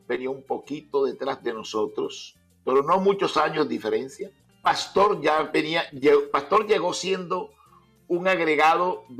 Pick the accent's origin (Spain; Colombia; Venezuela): Colombia; Sabanagrande, Atlántico; De mi pueblo, Sabana Grande, donde sí. Yo nací.